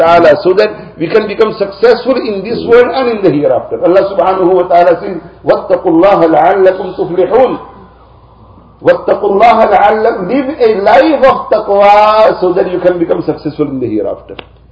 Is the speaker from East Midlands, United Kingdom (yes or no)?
yes; Leicester, East Midlands, United Kingdom; In Seattle, in my hometown, Leicester, UK, in the Haramain Sharifain